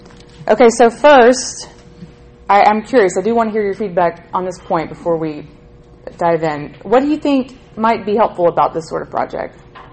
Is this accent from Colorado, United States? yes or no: no; Alabama, United States; also born or lived in Nashville; I am from Nashville, Tennessee. I grew up in Northwest Alabama